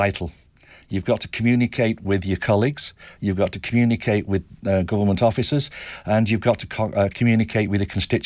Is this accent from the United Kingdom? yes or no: yes; St Helens, North West England, United Kingdom; now in Isle of Man; when I was a teenager and I was brought up in St Helens, just outside Merseyside